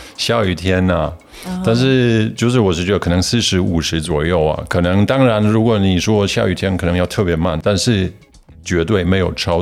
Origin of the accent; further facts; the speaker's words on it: Germany; Chinese is a second language; now in Taiwan; 我不能把我就是身为一个德国人，可能之前习惯在德国交通的一些正常的状况